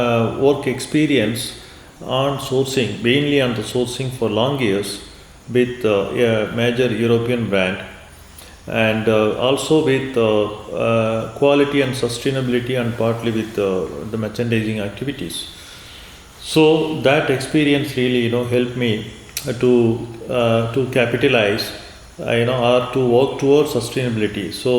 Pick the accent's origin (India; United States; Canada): India; And we are a team of people and we are from India